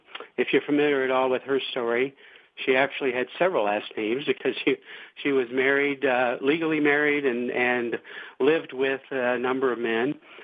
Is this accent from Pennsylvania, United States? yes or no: no; Iowa, United States; now in Las Cruces, United States; I was born in Iowa. I was born and raised there. I lived much of my childhood on a small farm. And I went to Iowa State University